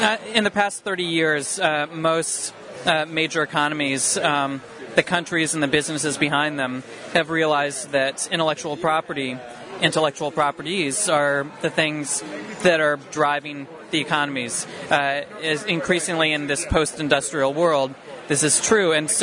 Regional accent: United States; and by we, I'm actually coming from the United States perspective. I'm a U.S. citizen.

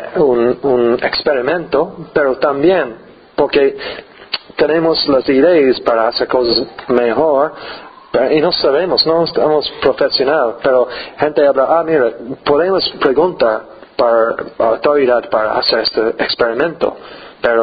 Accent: Ireland; Spanish is a second language; Bueno, yo vengo de Irlanda y estoy aquí casi 2 años.

